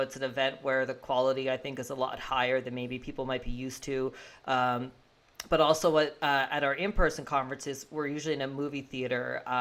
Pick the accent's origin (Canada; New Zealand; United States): Canada; Fredericton, New Brunswick; Oh, I'm from Fredericton